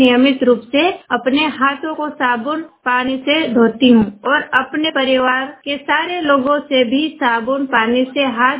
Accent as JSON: {"language": "Hindi", "town": "Gandhawal", "region": "Madhya Pradesh", "country": "India", "said": "मैं पाटी तहसील के ग्राम गंधावल की निवासी हूँ।"}